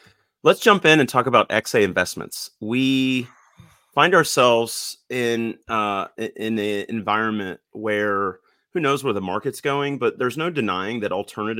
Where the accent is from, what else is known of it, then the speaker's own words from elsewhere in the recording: Kansas, United States; now in Atlanta, United States; I grew up in the Midwest as well. I'm a Kansas native, grew up in a very small town. Mom and dad still live back there. And now we live in Atlanta.